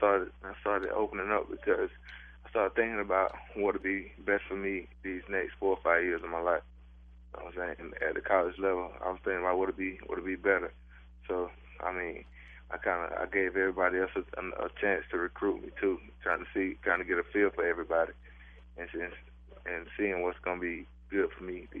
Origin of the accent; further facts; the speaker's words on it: Thomasville, Georgia, United States; Because growing up in Thomasville, Georgia, that was the closest college team to me, and that's all I knew as a youngin.